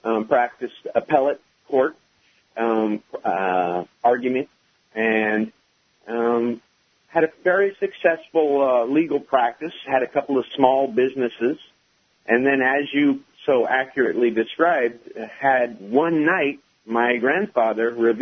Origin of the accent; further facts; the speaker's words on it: California, United States; Yeah, I'm from California, and I'm in San Diego right now. But, okay. You know, we were a Navy family, Joshua. We moved around a lot, but we always came back to San Diego.